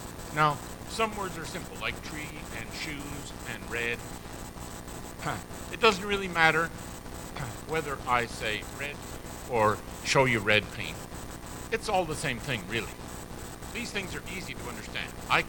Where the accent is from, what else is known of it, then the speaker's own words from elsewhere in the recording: Ottawa, Ontario, Canada; born there; Now I'm a Canadian and I was born in the capital of Canada.